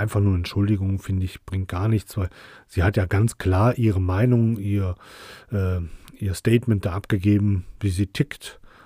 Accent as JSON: {"language": "German", "country": "Germany", "said": "Und wir können ja auch nichts dafür, dass wir Deutsche sind. Ja, wir hatten einfach Glück. Wir sind Deutsche. Ich bin nicht ganz so blond und ganz so blauäugig. Ich sehe aus wie ein vergrauter Italiener."}